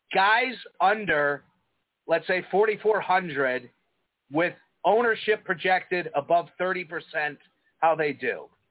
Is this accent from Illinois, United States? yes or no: yes; Chicago, Illinois, United States; accent: Chicago; Well, I'm from Chicago, unlike you.